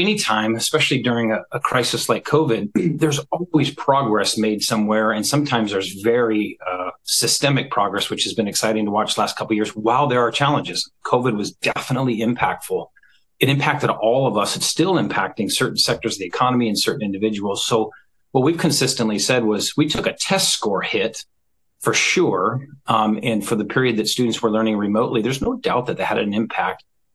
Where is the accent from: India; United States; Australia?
United States; Snohomish, Washington; Yeah, so I grew up here in Washington, a little town called Snohomish.